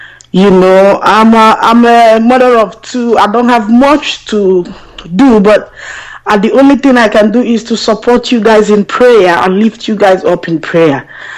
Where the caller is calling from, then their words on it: London, United Kingdom; I'm calling from London here.